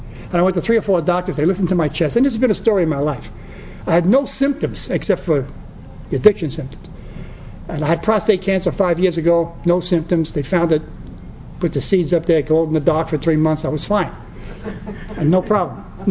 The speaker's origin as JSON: {"language": "English", "town": "Bronx", "region": "New York", "country": "United States", "tie": "born or raised there", "said": "I mean, I'm Bronx Irish Catholic brought up. I was an altar boy."}